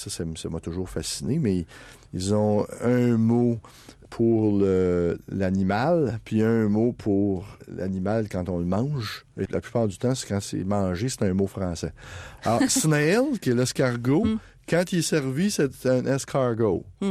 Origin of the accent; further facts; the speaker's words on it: Sherbrooke, Quebec, Canada; Quand l'université de ma ville natale, à Sherbrooke